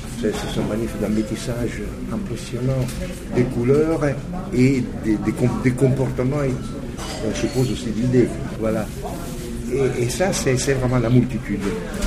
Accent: Paris, Île-de-France, France; moi, je viens de Paris, non ?

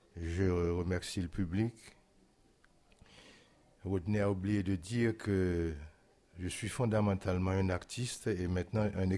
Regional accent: Haiti; la présence indirecte d'un dictateur nous renvoie à ce que nous avons eu chez nous, en Haïti.

